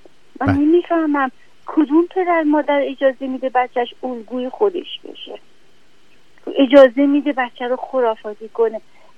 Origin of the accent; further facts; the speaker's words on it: Iran; moved away as an adult; من 63 سالمه، من ماما بودم، از ایران اومدم با یه بچه، بعد اینجا یه بچه دار شدم